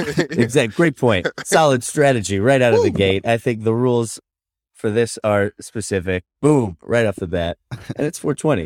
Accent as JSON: {"language": "English", "region": "Massachusetts", "country": "United States", "tie": "born or raised there", "said": "I guess I had a side door in the suburbs growing up in Massachusetts, but, you know."}